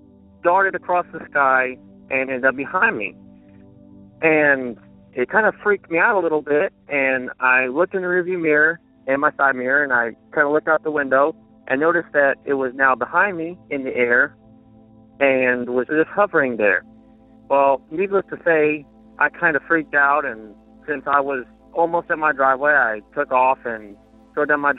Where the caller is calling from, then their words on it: Texas, United States; I'm calling from Texas, but this story happened in Missouri around 2014, 2013-ish.